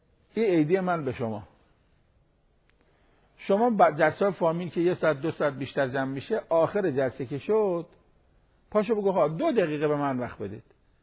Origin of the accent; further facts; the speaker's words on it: Iran; now in Europe; تا فهمید من ایرانیم.